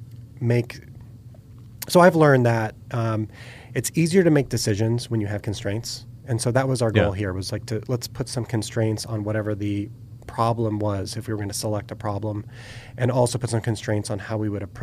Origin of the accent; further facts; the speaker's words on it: Bethlehem, Pennsylvania, United States; Yeah, so I grew up in the Bethlehem area, which is the east side of Pennsylvania.